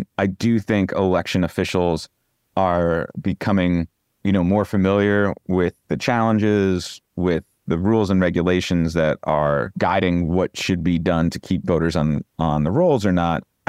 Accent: New Jersey, United States; granted, I am from New Jersey and a proud, proud and loud New Jerseyan

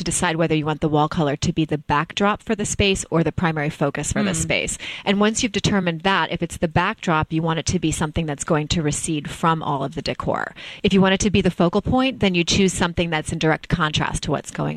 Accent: New England, United States; Well, fortunately, I grew up in New England

